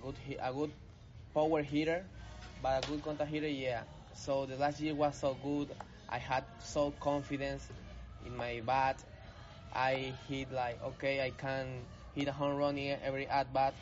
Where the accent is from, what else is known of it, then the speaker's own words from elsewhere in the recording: Valencia, Carabobo, Venezuela; I'm from Valencia, Venezuela, exactly in Flor Amarillo.